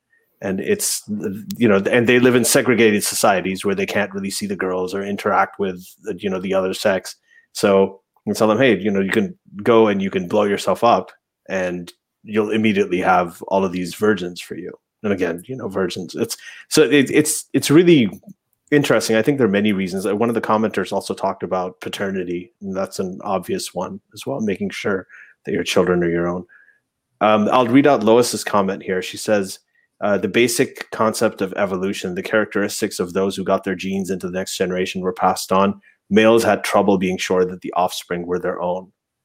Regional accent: Saudi Arabia; so I grew up in Saudi Arabia

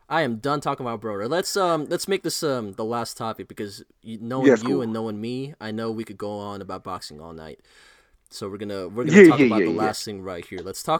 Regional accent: Philippines; It was too good to be true, being Filipino and him being such a great Filipino fighter.

